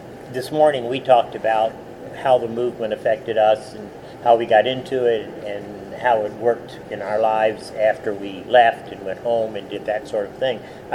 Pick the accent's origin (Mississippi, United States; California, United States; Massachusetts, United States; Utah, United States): Mississippi, United States; Well, I probably lost that accent when I went away to school, because I was from southern Mississippi and I went to the University of Notre Dame.